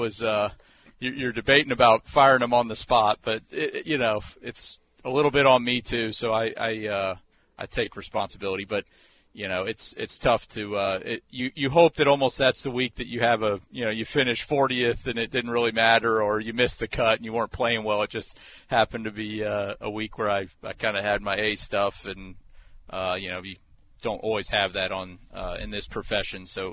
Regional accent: Columbus, Ohio, United States; Columbus, Ohio.

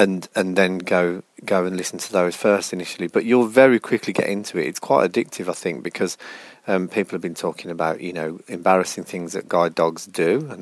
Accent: Birmingham, West Midlands, United Kingdom; I'm not from Liverpool. I was never at St. Vincent's. I was actually at Licky Grange School in Birmingham, for those that care.

